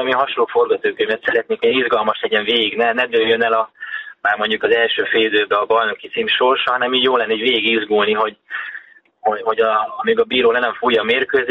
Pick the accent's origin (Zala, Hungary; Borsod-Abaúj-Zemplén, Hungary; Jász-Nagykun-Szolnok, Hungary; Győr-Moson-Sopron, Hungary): Zala, Hungary; Zalaegerszeg; Zalaegerszegiként megéltem azt, hogy amikor felújították a stadiont